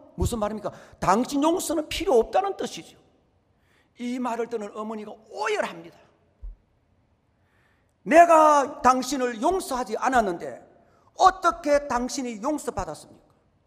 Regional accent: Miryang, South Gyeongsang, South Korea; 왜냐하면 저 고향이 미량이거든요.

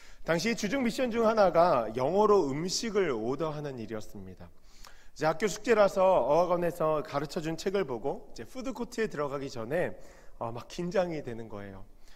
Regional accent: South Korea; now in United States; 저는 제가 토종 한국인이기 때문에 한국말을 하고 한국에서 살 것이기 때문에

